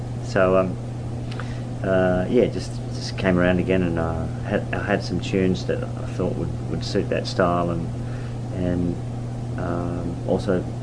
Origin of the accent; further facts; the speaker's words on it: Adelaide, South Australia, Australia; I was going to folk clubs in my hometown of Adelaide in 74, so that music was around.